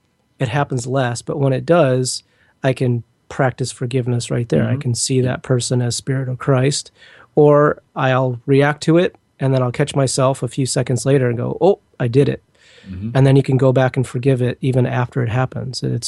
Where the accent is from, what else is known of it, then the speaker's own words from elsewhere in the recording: Detroit, Michigan, United States; moved away; I grew up in Detroit and I was taught to drive a certain way, which is very aggressive, unfortunately. And I live in the West Coast.